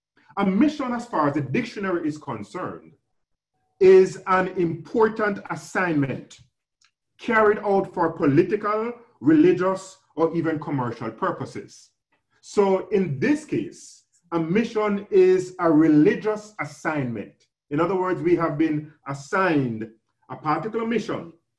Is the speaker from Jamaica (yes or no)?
yes; Jamaica; especially from my home country, Jamaica.